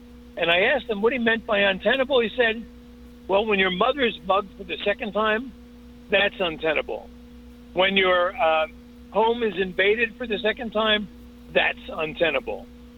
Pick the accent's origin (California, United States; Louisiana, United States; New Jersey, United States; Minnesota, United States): New Jersey, United States; Newark; I grew up in Newark, New Jersey, which is sort of the poster child for urban dysfunction.